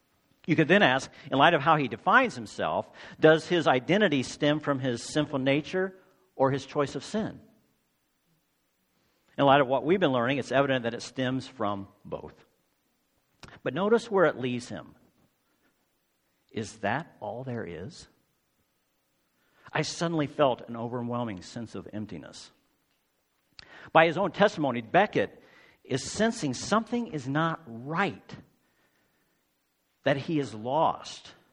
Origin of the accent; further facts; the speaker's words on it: Dallas, Texas, United States; also born or lived in Los Angeles; growing up in Dallas in the 1980s, being gay wasn't an option.